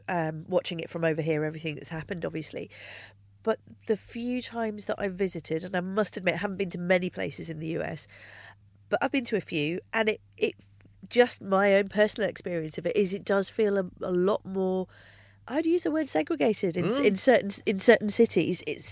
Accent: United Kingdom; what forms will I have to fill out as a British Asian person of Muslim descent?

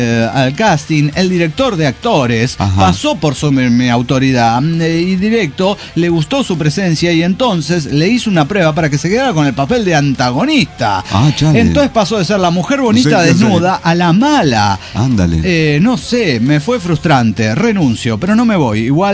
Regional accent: Bucaramanga, Santander, Colombia; de Bucaramanga

